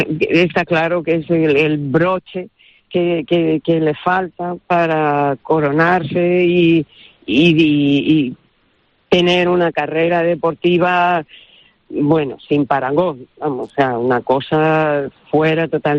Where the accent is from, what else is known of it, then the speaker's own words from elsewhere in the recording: Castile, Spain; todo el mundo sabe que yo soy castellana, algo seca